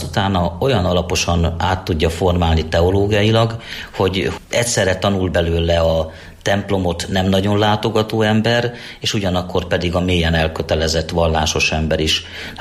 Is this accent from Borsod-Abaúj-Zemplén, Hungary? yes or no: yes; Sárospatak, Borsod-Abaúj-Zemplén, Hungary; Gyerekkoromban Sárospatakon